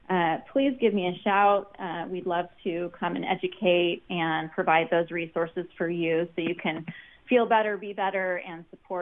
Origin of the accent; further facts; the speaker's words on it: Phoenix, Arizona, United States; I'm from Phoenix.